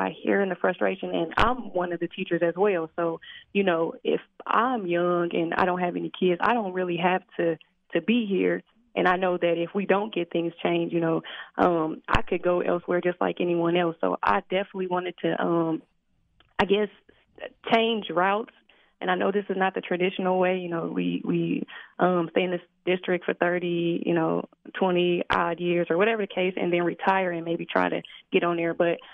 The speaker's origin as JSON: {"language": "English", "town": "Decatur", "country": "United States", "tie": "born or raised there", "said": "I am 29 years old. I am from Decatur, born and raised on the playground where I spend most of my days, seriously."}